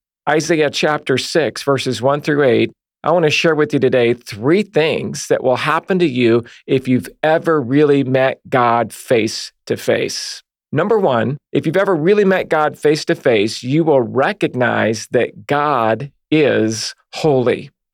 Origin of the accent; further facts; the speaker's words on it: United States; I was growing up in America, like many of the listeners here today